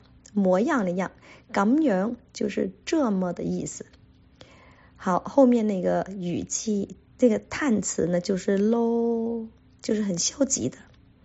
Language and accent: Chinese; Guangdong, China; accent: Cantonese; 我们广东话的就是嘅